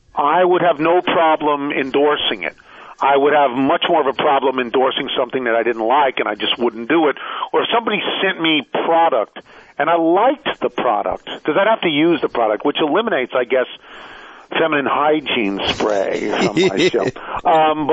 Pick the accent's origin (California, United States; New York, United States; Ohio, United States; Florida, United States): New York, United States; I bring to it not just the growing up on Long Island, where these people would have lived in Westchester, Jersey, or Long Island